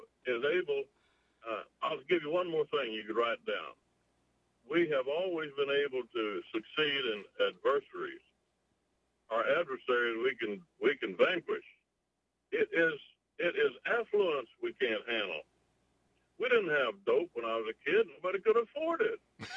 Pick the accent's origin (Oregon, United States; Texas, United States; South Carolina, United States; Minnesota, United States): Texas, United States; I was raised in Texas, you might understand.